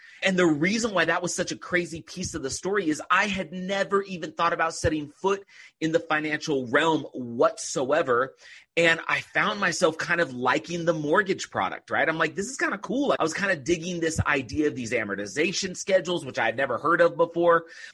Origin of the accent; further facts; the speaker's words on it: California, United States; I grew up in California, just right outside of Oakland. And I just grew up like a normal kid.